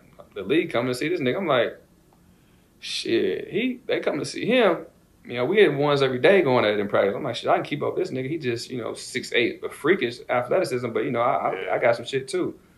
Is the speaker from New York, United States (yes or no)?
no; Louisville, Kentucky, United States; like I said, I'm from Kentucky, so I didn't watch basketball growing up. I didn't watch football. Like, I was outside playing. So we didn't have a professional team in Louisville